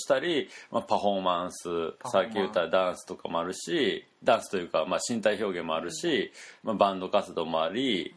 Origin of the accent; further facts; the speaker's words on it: Osaka, Japan; also born or lived in Kyoto; now in Tokyo, Japan; 学生時代京都に住んでたりとか、うん、地元大阪やったりとかして、いろいろ転々としてる中で、まあたまたま東京に住んでるみたいな感じやって